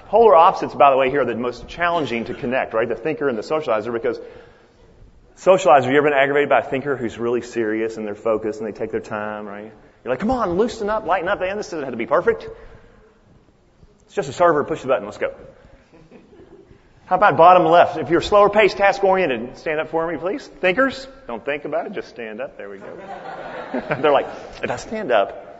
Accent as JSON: {"language": "English", "region": "Kentucky", "country": "United States", "said": "That's my blue-collar version, because I'm from Kentucky."}